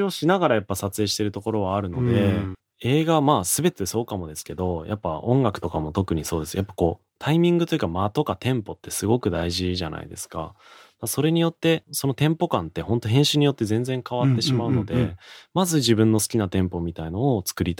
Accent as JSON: {"language": "Japanese", "region": "Tokyo", "country": "Japan", "tie": "born or raised there", "said": "そうなんですよね、生まれも育ちも東京で"}